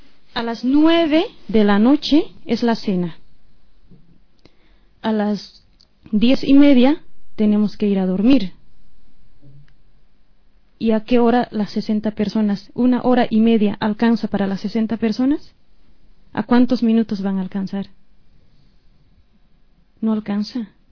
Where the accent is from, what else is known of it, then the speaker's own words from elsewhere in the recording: Bolivia; now in Spain; porque en mi país hay empresas españolas ocupando nuestros territorios, empresas españolas con gente española trabajando, y no hay boliviano adentro